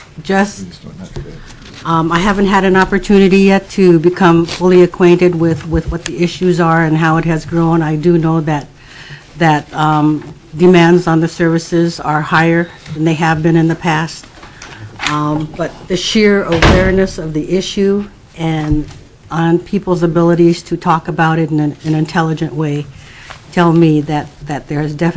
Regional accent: Juneau, Alaska, United States; I was born and raised in Juneau.

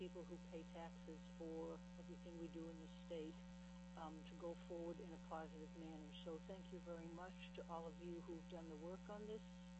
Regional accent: Alaska, United States; I come from the Kenai Peninsula, and I support House Bill 350.

